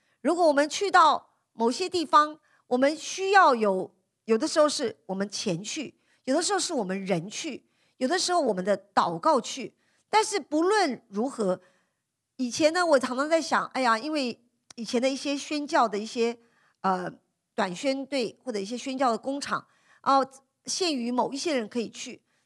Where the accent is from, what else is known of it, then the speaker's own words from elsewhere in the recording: China; 我们中国人常常的观念就是，我只要守城就好了